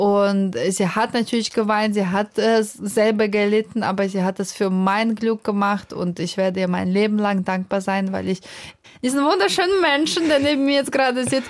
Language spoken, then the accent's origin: German; Kazan, Tatarstan, Russia; Und ich komme aus der Stadt Kasan. Kasan liegt an einem wunderschönen Fluss Wolga. Aber Kasan ist 850 Kilometer sogar von Moskau entfernt.